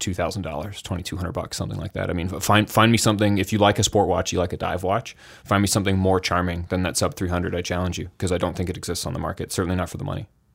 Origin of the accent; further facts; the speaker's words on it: Toronto, Ontario, Canada; now in Vancouver, Canada; I grew up in near Toronto for, you know, people listening, roughly Toronto, and live in Vancouver currently.